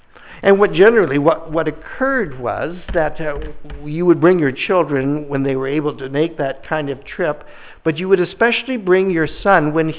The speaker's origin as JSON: {"language": "English", "town": "Windsor", "region": "Ontario", "country": "Canada", "tie": "born or raised there", "said": "I grew up in Windsor. I'll give myself the benefit of the doubt about growing up, but I lived in Windsor until I was married at 24, and Windsor's right up against the United States and Detroit."}